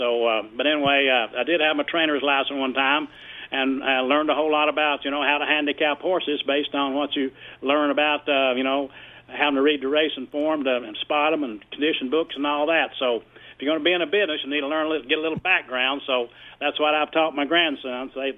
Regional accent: Artemis, Kentucky, United States; I'm from Artemis, Kentucky, and my aunt took me to Churchill Downs when I was 5 years old on a shopping trip.

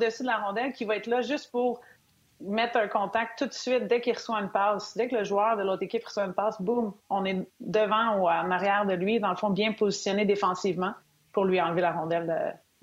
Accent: Canada; nous, à notre possession en tant que Canadien

